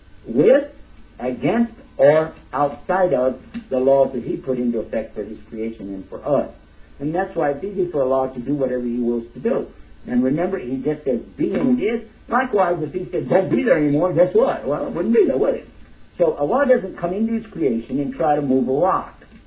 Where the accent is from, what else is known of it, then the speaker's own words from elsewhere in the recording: Texas, United States; I'm from Texas and I have enough trouble with English